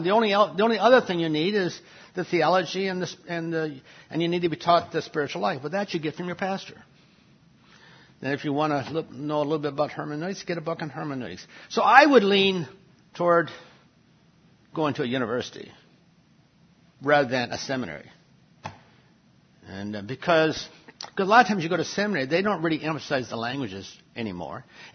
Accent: Wisconsin, United States; For example, I was from Wisconsin.

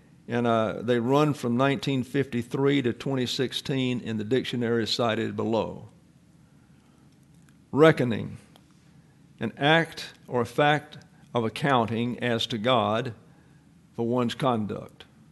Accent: Deep South, United States; I understood it because I was raised in the Deep South

